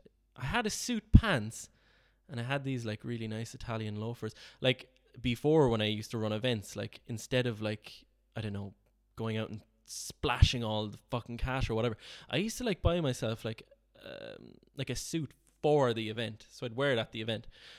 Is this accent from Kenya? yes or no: no; Ireland; accent: Irish; And he recognized that my accent was Irish.